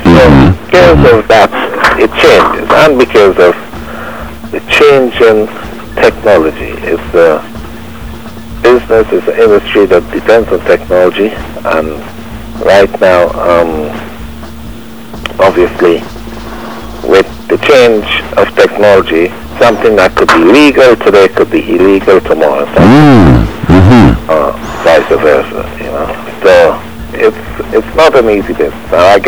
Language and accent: English; Guyana; born there; I was born in Guyana. So, I mean, I'm a citizen of the world.